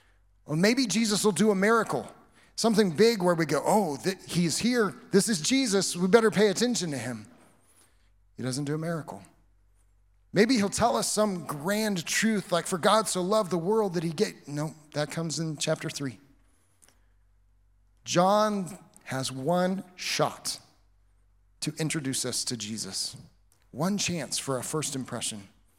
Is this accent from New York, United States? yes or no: no; Kansas, United States; Apparently my lack of a Texas accent, because I'm from Kansas, was strange to them.